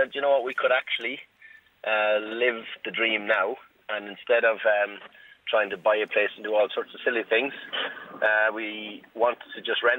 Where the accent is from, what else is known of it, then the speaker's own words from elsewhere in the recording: Abbeyleix, County Laois, Ireland; I'm actually calling from Dublin today, but I'm from Abbey Leaks.